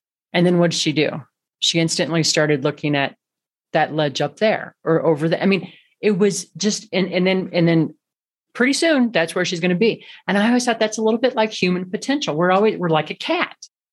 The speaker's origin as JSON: {"language": "English", "region": "Midwest", "country": "United States", "tie": "born or raised there", "lives_now": "Colorado, United States", "said": "I grew up in the Midwest here in the States, and it's really flat. I live in Colorado now, not flat at all."}